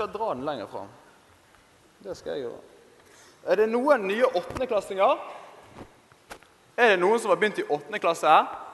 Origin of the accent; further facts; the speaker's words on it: Bergen, Vestland, Norway; er 23 år, blir snart 24, og jeg kommer fra der du hører jeg kommer fra. Jeg kommer fra Bergen